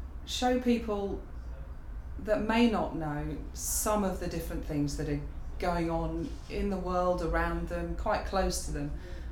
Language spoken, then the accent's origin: English; Greens Norton, East Midlands, United Kingdom; My birthday is 4462, which makes me a very nice age. And I come from Toaster, which is a village near Toaster called Greens Norton.